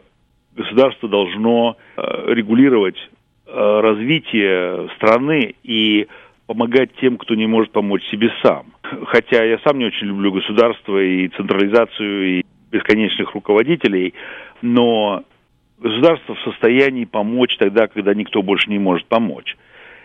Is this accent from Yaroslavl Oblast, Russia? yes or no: yes; Yaroslavl, Yaroslavl Oblast, Russia; moved away as an adult; now in Cleveland, United States; я приехал из Ярославля в 91-м году. Я хирург, я работал в Ярославле сначала